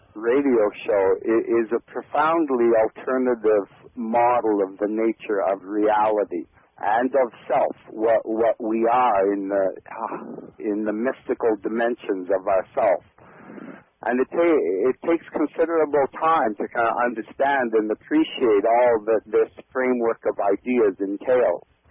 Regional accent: Canada; we're two Canadian lads

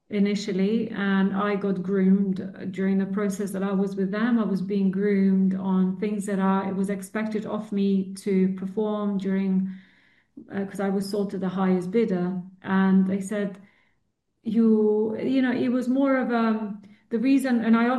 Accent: Central Serbia, Serbia; I speak Serbian fluently. I read, I write everything because I grew up in Serbia, and then I also speak Albanian, which is it's what is spoken in Kosovo.

